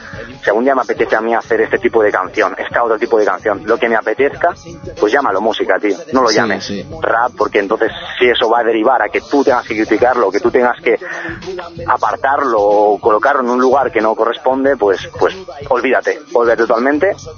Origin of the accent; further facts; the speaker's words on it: Navarre, Spain; also born or lived in Alicante; De Navarra, yo soy de Navarra. Realmente nací en Alicante y me gusta repetirlo, soy de Alicante